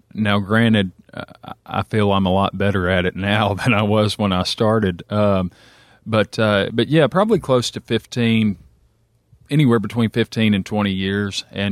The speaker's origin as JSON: {"language": "English", "town": "Russellville", "region": "Alabama", "country": "United States", "tie": "born or raised there", "also_born_or_lived": "Florence", "said": "Originally, I'm from Russellville. I've lived about the last 2 years over in Florence, but we recently moved back over into the Hester Heights area. And my whole life, I've grown up here, so I knew I had to come back home."}